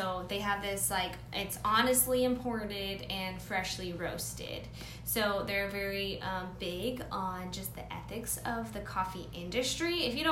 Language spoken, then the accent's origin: English; San Antonio, Texas, United States; We are both originally from San Antonio, and so I remember going there to meet up with my very first, like, wedding clients at local, and I would edit there.